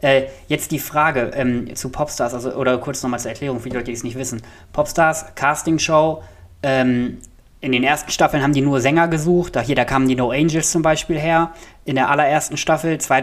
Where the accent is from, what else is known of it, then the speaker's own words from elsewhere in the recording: Nienburg, Lower Saxony, Germany; Also wir haben ja als Hannoveraner oder ich als Nienburger das ja auch wahrgenommen.